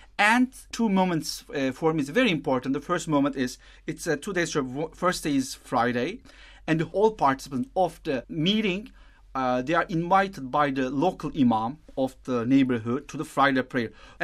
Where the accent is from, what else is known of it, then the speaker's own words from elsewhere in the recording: Istanbul, Turkey; now in Rome, Italy; we're coming from Istanbul, Anatolia, another Rome, second Rome.